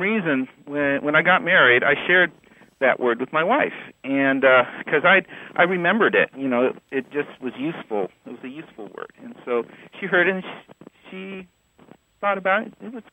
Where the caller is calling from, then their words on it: Dallas, Texas, United States; I'm calling from Dallas, Texas.